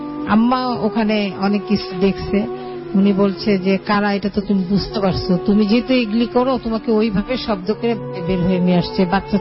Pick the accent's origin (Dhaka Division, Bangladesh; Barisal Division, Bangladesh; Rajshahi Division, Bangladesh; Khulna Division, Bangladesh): Khulna Division, Bangladesh; Khulna; যেহেতু আমি খুলনায় বড় হয়েছি মফস্বল শহরে গ্রামে